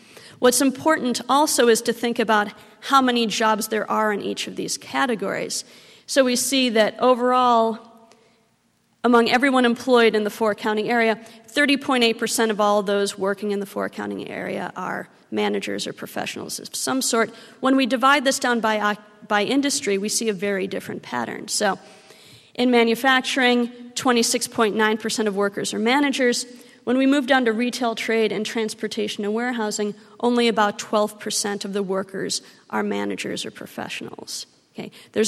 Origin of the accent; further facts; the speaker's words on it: Midwest, United States; now in Long Beach, United States; And I'm from the Midwest, so generally in the Midwest, people work where they live, right?